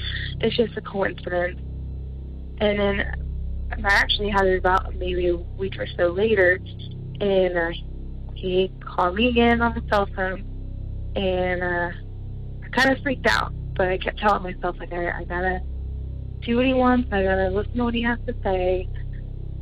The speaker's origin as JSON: {"language": "English", "town": "Columbus", "region": "Ohio", "country": "United States", "said": "I'm from Columbus, Ohio."}